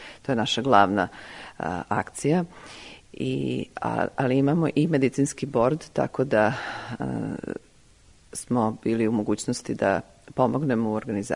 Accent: Zemun, Belgrade, Serbia; moved away as an adult; now in Chicago, United States; Ja sam inače Beograđanka, rođena sam u Beogradu i odrasla sam u Zemunu.

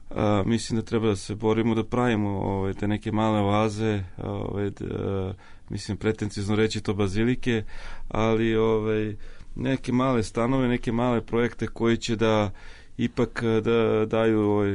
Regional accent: Zrenjanin, Vojvodina, Serbia; Ja sam odrastao u Zrenjaninu

